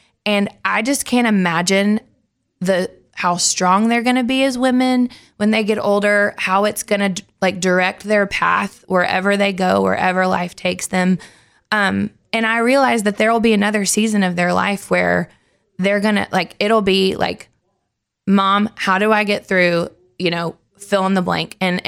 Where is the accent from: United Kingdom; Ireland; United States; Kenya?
United States; Nashville, Tennessee; because I grew up here in Nashville.